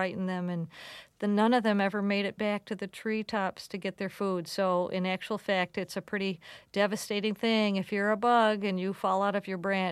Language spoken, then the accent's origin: English; United States; I now appreciate that I grew up in America